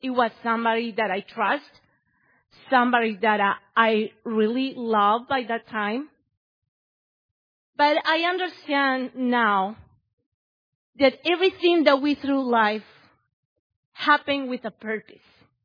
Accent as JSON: {"language": "English", "country": "Guatemala", "second_language": "English", "moved": "yes", "lives_now": "Waukegan, United States", "said": "I am from Guatemala."}